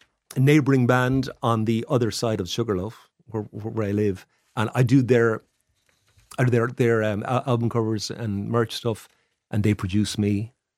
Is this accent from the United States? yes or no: no; Connacht, Ireland; I'm from East Galway originally, the village of Aircourt, and 10 miles away is the Portumna workhouse.